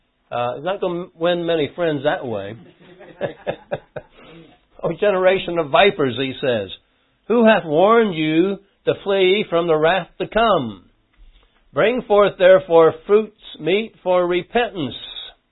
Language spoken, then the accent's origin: English; United States; Because I'm a good person? Because I'm American?